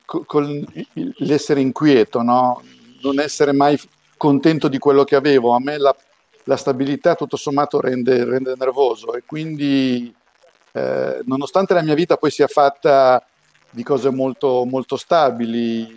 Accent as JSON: {"language": "Italian", "region": "Piedmont", "country": "Italy", "tie": "born or raised there", "said": "Sono nato in Piemonte, sono cresciuto in Piemonte, però ecco, io ho fatto tutta la mia gioventù le vacanze in Umbria"}